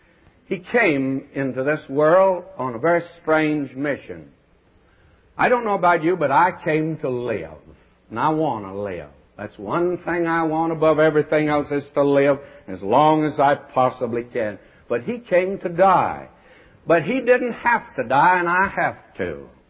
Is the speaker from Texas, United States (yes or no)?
yes; Texas, United States; born or raised there